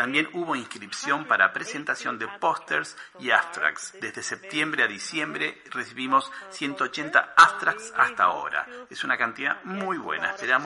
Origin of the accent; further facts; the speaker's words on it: Croatia; La segunda conferencia transcurrió en el año 2013 en Zagreb, en mi país.